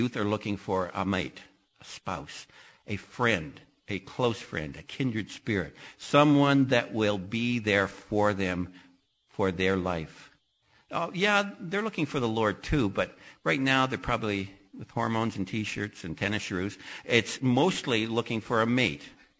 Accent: Canada; I'm a Canadian. I'm in Chicago going to a Bible college.

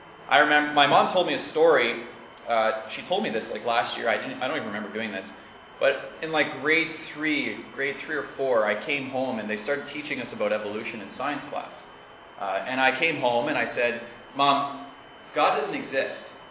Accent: Timmins, Ontario, Canada; And I was born and raised in Timmins.

